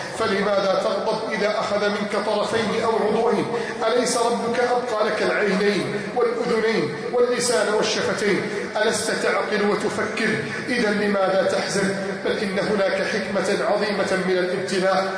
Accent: Egypt

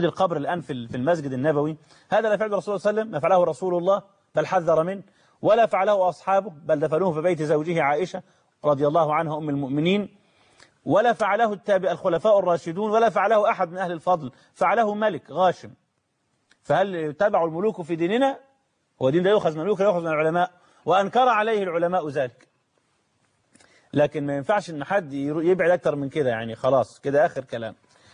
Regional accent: Egypt; إحنا ما كانش عندنا في مصر مزارات ولا قبور

